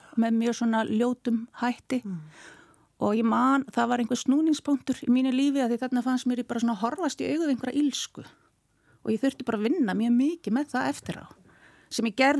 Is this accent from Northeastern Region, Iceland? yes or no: yes; Akureyri, Northeastern Region, Iceland; Og við erum alveg upp á Akureyri.